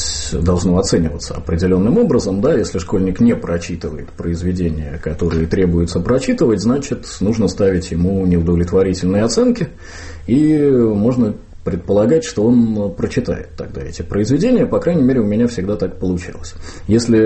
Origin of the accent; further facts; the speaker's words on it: Sestroretsk, Saint Petersburg, Russia; я преподавал в самой обычной петербургской школе, в пригороде, где я вырос, в Сестрорецке.